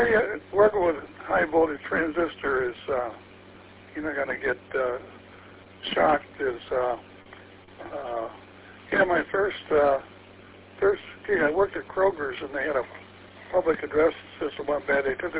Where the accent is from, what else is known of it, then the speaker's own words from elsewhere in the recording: Sturgis, United States; Yeah, I grew up in Sturgis. I got interested in radio.